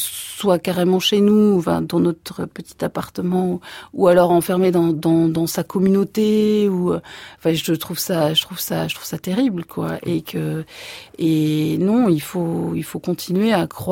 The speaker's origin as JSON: {"language": "French", "country": "France", "tie": "born there", "said": "je suis française dans le sens où je suis née en France, de parents français, de grands-parents français, enfin je le dis dans le film aussi, je suis athée."}